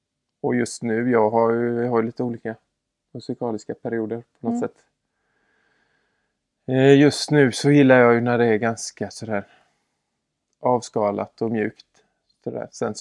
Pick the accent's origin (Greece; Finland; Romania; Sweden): Sweden; Skövde, Västra Götaland County; born there; jag föddes ju här i Habo. Eller Skövde var det väl närmare bestämt. Men vi bodde här på Måsgatan. Och sen flyttade vi till det här gula fina huset som ligger nedanför Smyrnakyrkan. Där bodde jag mina 4 första år.